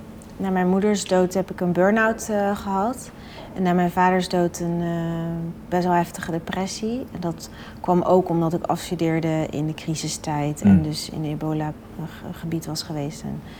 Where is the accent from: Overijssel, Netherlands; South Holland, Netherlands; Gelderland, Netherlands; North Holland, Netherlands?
South Holland, Netherlands; Rotterdam; ik denk toch ook wel een beetje als Rotterdammer van niet lullen maar poetsen.